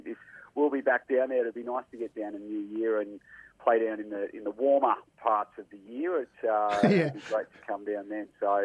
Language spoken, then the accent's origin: English; Australia; I can remember, you know, growing up on the Northwest Coast and tuning into the ARIA Awards every year